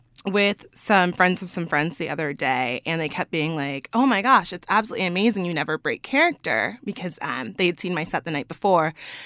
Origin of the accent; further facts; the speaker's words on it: Texas, United States; now in New Orleans, United States; I'm not originally from New Orleans. I'm actually from Texas. I've been here over 2 years.